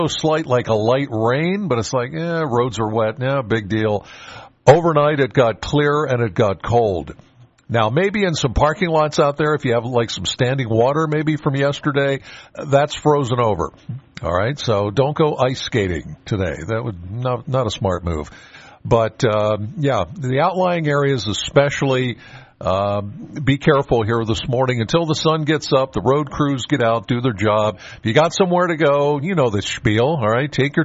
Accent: Penns Valley, Pennsylvania, United States; I'm like, I'm from Penns Valley.

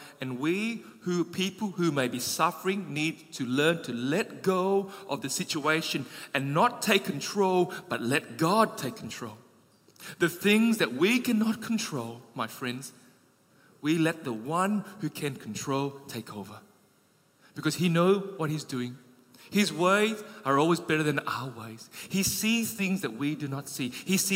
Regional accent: Perth, Western Australia, Australia; So I'm from Perth

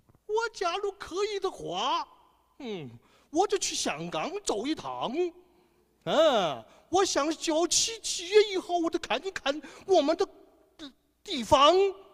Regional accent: China; 我们中国人呢，我们也很怕啊

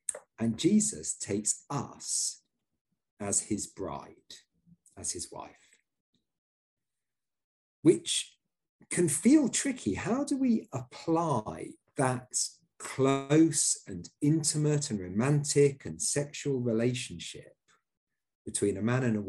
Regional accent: Yorkshire and the Humber, United Kingdom; I'm actually a Yorkshireman, not a Lancastrian, so I prefer the other man to buy.

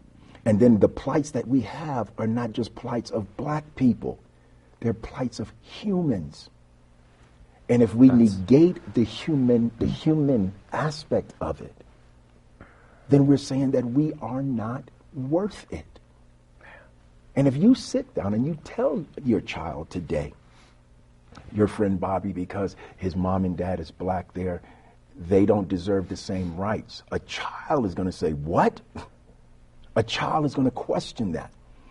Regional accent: the South, United States; But I grew up in the South.

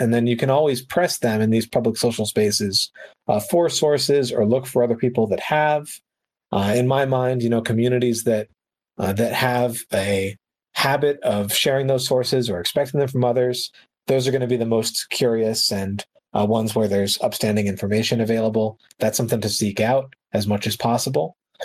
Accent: United States; well, when I say our, you know, I'm American.

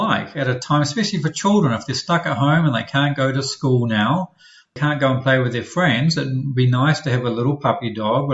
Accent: New Zealand; Yeah, and actually, New Zealand, that's my home country.

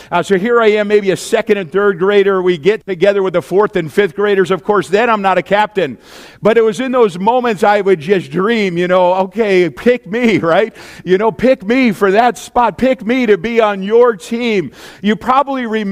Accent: New Hampshire, United States; of course, I'm from New Hampshire originally.

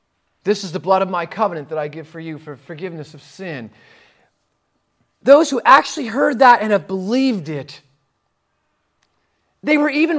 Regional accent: New Jersey, United States; my English is not so good because I'm from Jersey

